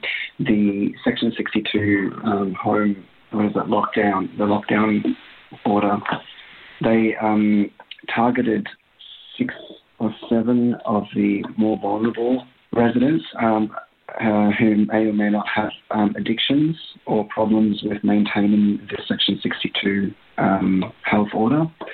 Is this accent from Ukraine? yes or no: no; Australia; I mean, we're all Australian, right?